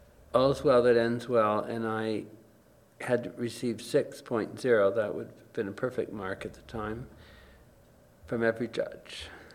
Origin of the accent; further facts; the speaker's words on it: Baie-D'Urfé, Quebec, Canada; I'm suburban from Montreal, Bay d'Urfé.